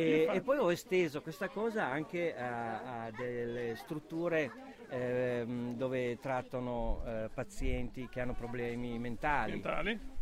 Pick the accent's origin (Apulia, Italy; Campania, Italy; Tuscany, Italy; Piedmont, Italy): Piedmont, Italy; Quincinetto; Io sono di Quincinetto, sì.